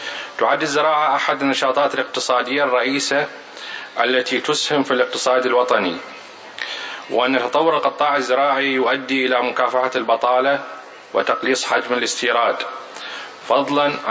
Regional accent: Iraq; يشرفني أن أكون بينكم اليوم ممثلا عن بلدي العراق

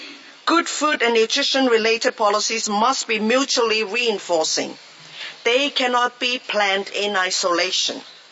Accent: Geneva, Switzerland; I can't say welcome to Rome because this is not my home base. I come from Geneva.

